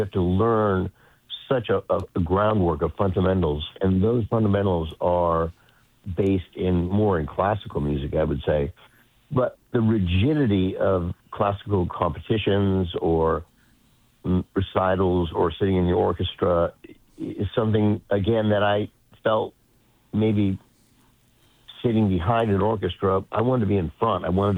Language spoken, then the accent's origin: English; Corvallis, Oregon, United States; Well, I grew up in Corvallis, Oregon, which was about 80 miles south of Portland.